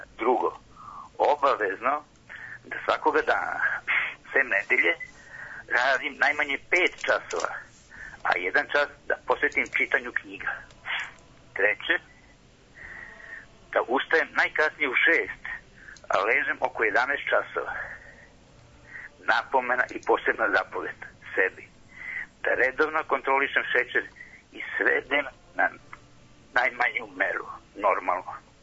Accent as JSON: {"language": "Serbian", "region": "Belgrade", "country": "Serbia", "tie": "born or raised there", "said": "Ja sam rođen inače u Zemunu, pisala mi u knjižici u Krštenici daleke, pre 65 godina, rođen u Zemunskom parku bez broja."}